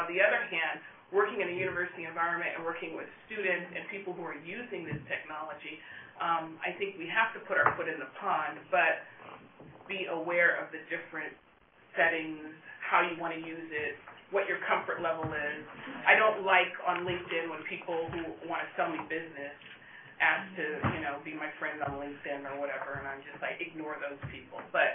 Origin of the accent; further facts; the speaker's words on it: California, United States; I grew up in the Bay Area, so people know me.